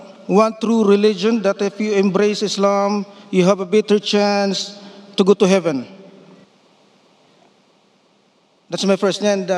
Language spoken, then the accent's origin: English; Philippines; from the Philippines.